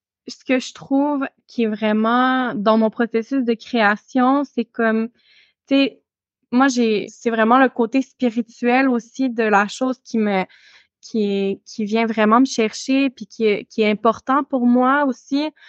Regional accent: Quebec, Canada; je suis pas uniquement autochtone, tu sais, je suis pas uniquement Huron-Wendat, tu sais, je suis québécoise

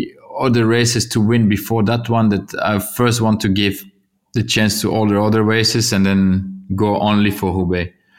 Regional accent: Wallonia, Belgium; English is a second language; I'm from Wallonia

